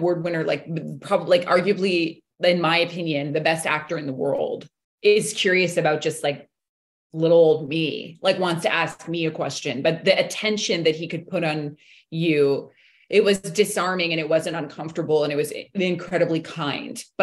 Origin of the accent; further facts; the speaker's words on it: Canada; Yeah, but it's always different being a Canadian actor.